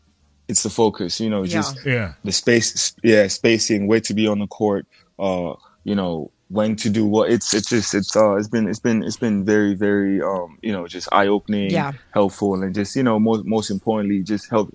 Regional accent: South Africa; But me being of, like, South African descent, like born and raised in South Africa, you know, I mean, it's almost surreal, you know, because, you know, we're not a nation known for basketball.

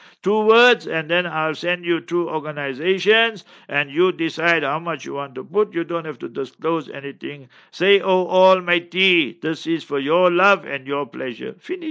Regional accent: Heidelberg, Gauteng, South Africa; One day in my hometown, you must remember, Heidelberg, during Ramadan

